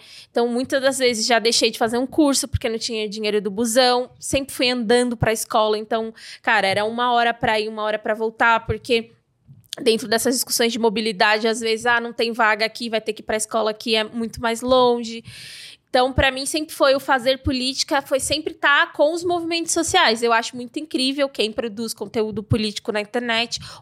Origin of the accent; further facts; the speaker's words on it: Bahia, Brazil; Eu sou baiana